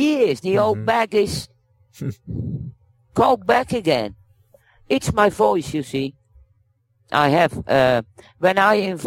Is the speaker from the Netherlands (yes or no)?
yes; Netherlands; English is a second language; I mean, you know, I came from Holland, and I've always said, if I was born 50 kilometers east of where I was born, and be the same person, but on the other side of the border, yeah, into Germany